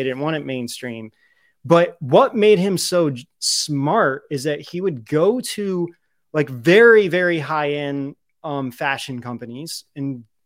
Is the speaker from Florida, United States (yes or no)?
no; Columbus, Ohio, United States; And okay, so I grew up in Columbus, Ohio. Everyone in Ohio knows Les Wexner because he owns everything.